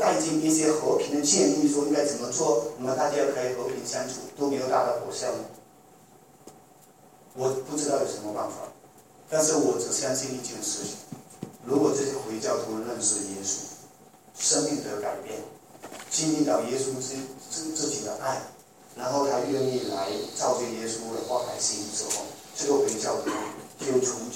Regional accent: Malaysia; now in Africa; 我们马来西亚人，马来西亚长大，

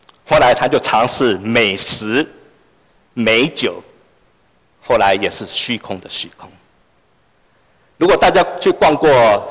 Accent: Taiwan; 我们台湾以前我们在台湾长大，我们常常会在乡下，尤其在乡下，大家都会问说你吃饱没

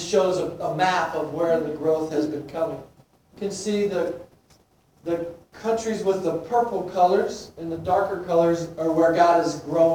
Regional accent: United States; And all of these countries, as an American at least, I don't know, maybe it's just my perspective.

